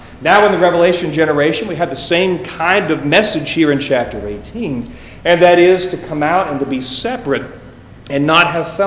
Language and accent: English; West Virginia, United States; I always think about where I grew up in West Virginia, right along the Ohio River.